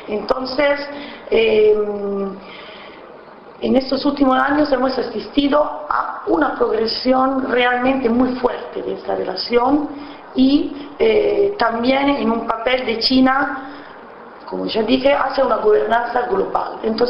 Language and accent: Spanish; Rome, Lazio, Italy; Spanish is a second language; now in La Plata, Argentina; soy de Roma y me encuentro actualmente en Argentina